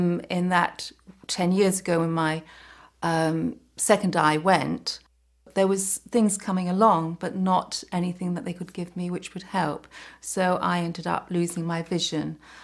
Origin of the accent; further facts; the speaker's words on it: Petts Wood, London, United Kingdom; born there; I was born in Petswood, which is just on the South London.